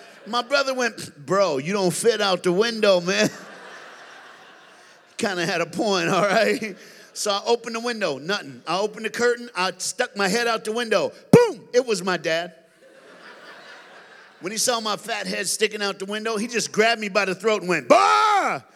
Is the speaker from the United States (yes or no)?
yes; the South, United States; I'm just a brother from another mother. But I'm black from the South, you know what I'm saying?